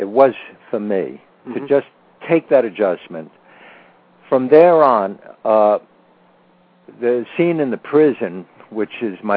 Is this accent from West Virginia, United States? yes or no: no; New York, United States; He's from New York, and I'm from New York, and, you know.